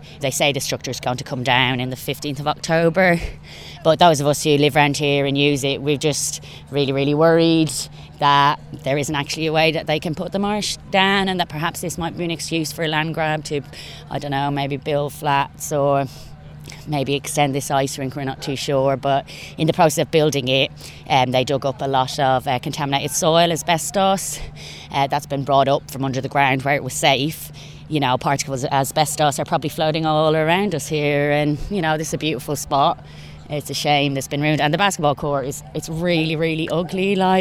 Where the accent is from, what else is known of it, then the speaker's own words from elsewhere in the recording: Leyton, London, United Kingdom; I'm from Leighton.